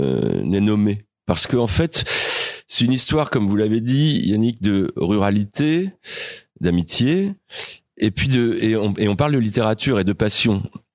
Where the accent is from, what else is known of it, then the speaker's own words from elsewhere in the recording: Issoudun, Centre-Val de Loire, France; moi j'ai grandi à Issoudun, donc une petite ville entourée de colza